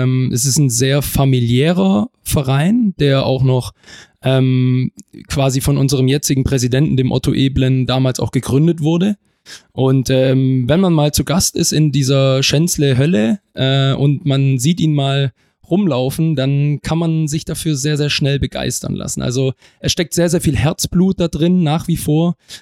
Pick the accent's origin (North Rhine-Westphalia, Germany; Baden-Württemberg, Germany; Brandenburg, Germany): Baden-Württemberg, Germany; Stuttgart; Geboren bin ich in Stuttgart, bin dann in Weilimdorf aufgewachsen, genau, und habe dann mal in der Jugend auch in Bietigheim gespielt. Dann bin ich auf die Schwäbische Alb nach Balingen und so habe ich mich immer Stück für Stück hier rangerobbt an den Bodensee.